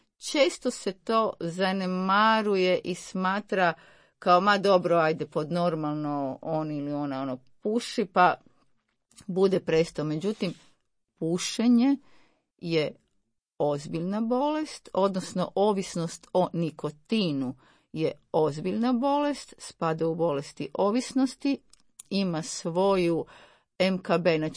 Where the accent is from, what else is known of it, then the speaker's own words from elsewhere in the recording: Zagreb, City of Zagreb, Croatia; Rođena sam u Zagrebu, tu sam završila osnovnu i srednju školu, nakon toga medicinski fakultet